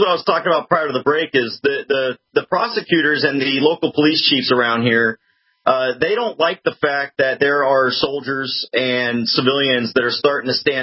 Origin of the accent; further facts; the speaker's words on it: Texas, United States; I'm a citizen first. I'm a Texan first.